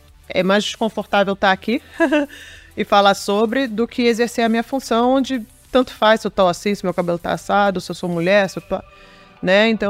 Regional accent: Brazil; Eu sou brasileira, mas não. Eu me acostumei a ter o mínimo de segurança, o mínimo de governo. E aqui não é assim.

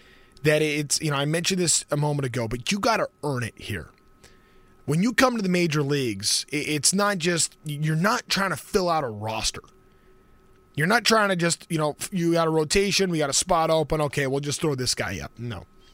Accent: California, United States; growing up in Southern California, early 2000s, I'm a big college football fan.

